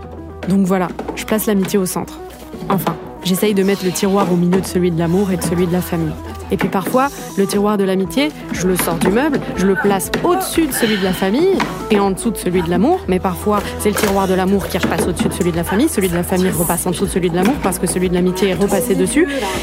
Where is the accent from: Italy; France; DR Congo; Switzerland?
France; Toulouse, Occitanie; Je suis née et j'ai grandi à Toulouse.